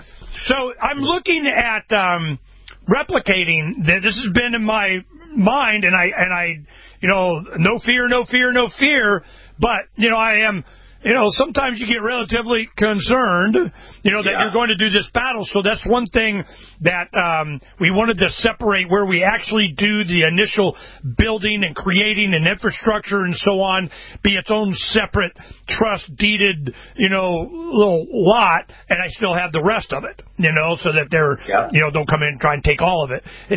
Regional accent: Arizona, United States; also born or lived in Florida; You know, I'm from Florida and Arizona. Grew up, you know, all my adult life, you know, since 12, you know, in Arizona. So I'm used to it.

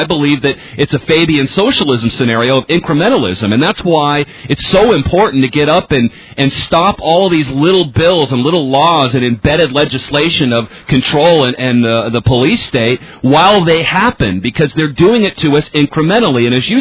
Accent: Pacific Northwest, United States; I'm from the Pacific Northwest, so I feel your pain.

